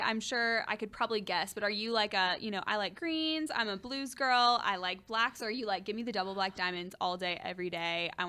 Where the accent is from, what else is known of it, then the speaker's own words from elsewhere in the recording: Nashville, Tennessee, United States; now in Colorado Springs, United States; being a Southerner that grew up in, you know, the heart of Nashville, I was like on the lake all the time